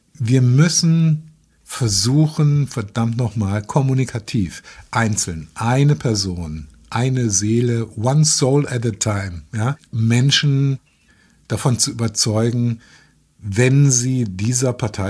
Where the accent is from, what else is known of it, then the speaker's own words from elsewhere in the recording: Rhineland, Germany; wir stammen aus dem Rheinland, deshalb ist der Weg nicht weit, ich war großer Bonn-Fan